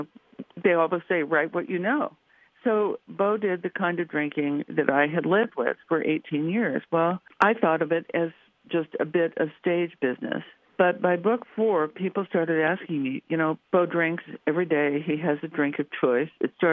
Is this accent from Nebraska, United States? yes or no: no; Bisbee, Arizona, United States; I was raised in Arizona. I was raised in Bisbee. So Arizona is my home.